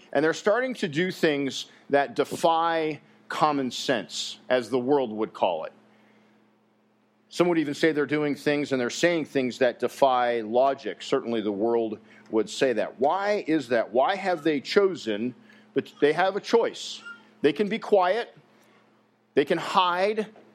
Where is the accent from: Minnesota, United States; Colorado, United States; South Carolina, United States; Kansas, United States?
Colorado, United States; I was born and raised in Colorado and spent a lot of time in the mountains, loved the mountains, was in Boy Scouts